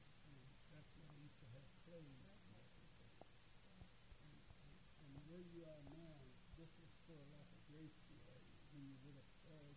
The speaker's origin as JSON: {"language": "English", "town": "Martinsburg", "region": "West Virginia", "country": "United States", "tie": "born there", "said": "I was born in Martinsburg, West Virginia. 10/30/36."}